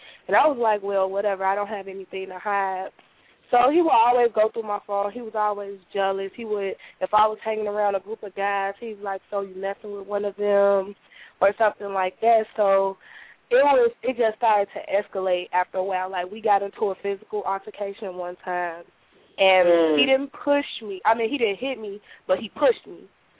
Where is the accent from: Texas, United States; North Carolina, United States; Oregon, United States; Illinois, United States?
Illinois, United States; Chicago; I decided not to stay in my hometown, which is Chicago.